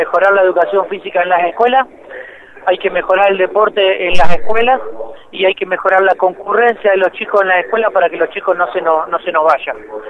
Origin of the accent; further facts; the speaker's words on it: La Pampa, Argentina; Soy de La Pampa, claro. Conozco todo lo que pasa en el interior